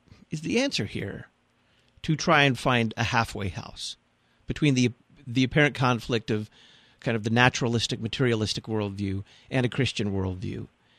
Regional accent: Illinois, United States; what's been going on in my home state of Illinois.

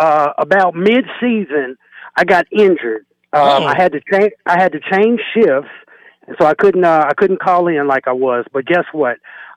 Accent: Kansas City, Missouri, United States; because you know I'm from Kansas City

